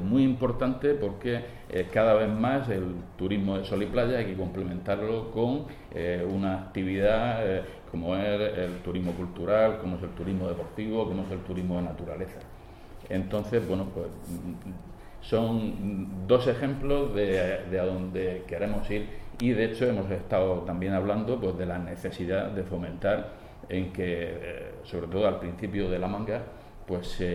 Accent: Cartagena, Region of Murcia, Spain; soy cartagenero, vivo en Cartagena

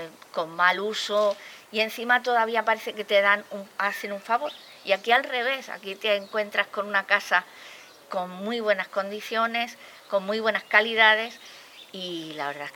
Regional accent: Cartagena, Region of Murcia, Spain; como buena cartagenera

